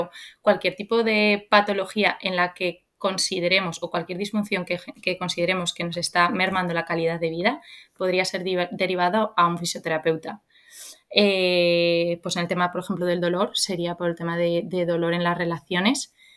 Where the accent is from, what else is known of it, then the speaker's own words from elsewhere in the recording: Santander, Cantabria, Spain; Y soy de Santander, de una ciudad del norte de España, con mar. Muy necesario en mi vida el mar. Y soy lo que aquí llamamos STV, que es Santander de toda la vida. Es decir, que he nacido